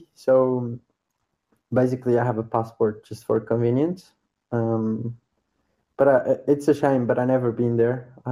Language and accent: English; Portugal; I grew up in Portugal, and my mother is Portuguese, and my father is Greek, and that's why I have like the Greek name. But I never lived in Greece.